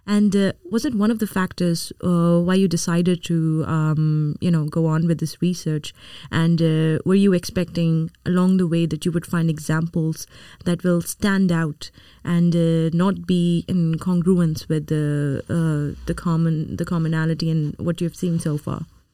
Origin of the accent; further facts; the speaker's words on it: Pakistan; And I'm from Pakistan and I can tell you from that.